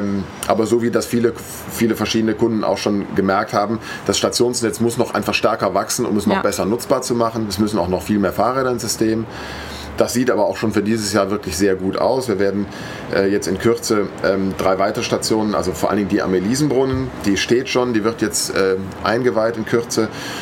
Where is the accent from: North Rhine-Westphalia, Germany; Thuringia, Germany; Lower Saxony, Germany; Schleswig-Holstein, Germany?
North Rhine-Westphalia, Germany; Aachen; born there; Ja, ich bin gebürtiger Aachener.